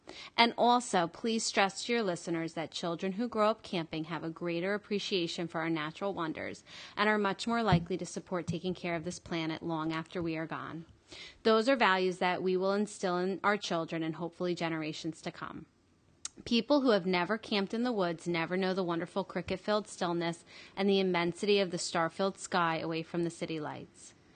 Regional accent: Rhode Island, United States; also born or lived in Connecticut / New Hampshire; now in Florida, United States; I grew up in New England, Rhode Island, and Connecticut area and lived in New Hampshire for 10 years before moving to Florida.

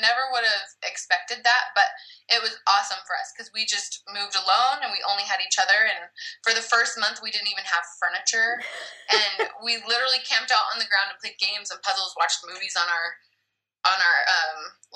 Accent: California, United States; Well, like you said, I was born and raised in California, obviously, right near you.

